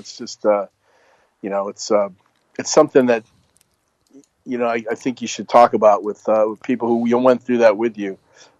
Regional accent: Hartford, Connecticut, United States; Where are you from? I'm from Hartford.

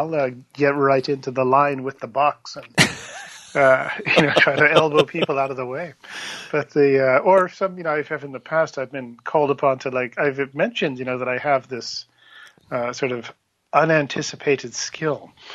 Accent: Virginia, United States; When I tell people I'm from Virginia, every time they say, "Oh, West Virginia."

